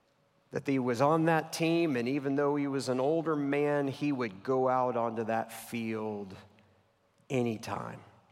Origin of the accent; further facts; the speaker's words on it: Texas, United States; I grew up in Central Texas, but I watched way more Braves games growing up than I watched Astros games and Rangers games.